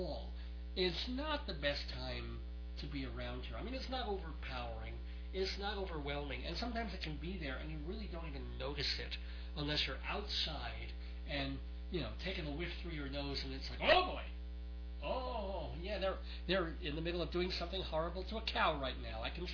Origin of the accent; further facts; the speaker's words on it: New York, United States; being a New Yorker now confronted with the wilds of the upper semi-north middle plains west